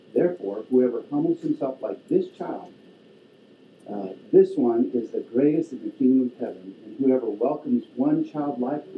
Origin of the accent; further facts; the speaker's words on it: Casper, Wyoming, United States; We're from Casper, Wyoming.